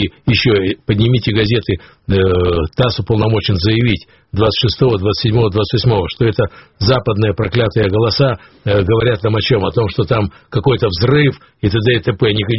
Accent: Crimea, Ukraine; now in Kyiv, Ukraine; Причем я из Крыма. Я родился в Российской Федерации.

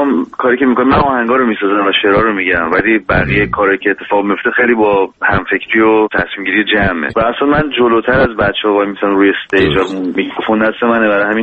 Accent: Iran; now in San Francisco, United States; 5 سال از ایران اومدم.

